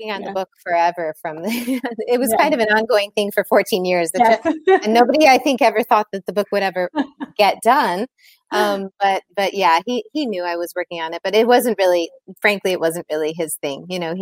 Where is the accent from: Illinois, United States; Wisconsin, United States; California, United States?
Illinois, United States; also born or lived in Milan; now in London, United Kingdom; So I grew up in Illinois. We moved to Italy. We moved to Milan in 2012. And then we moved to London in 2013.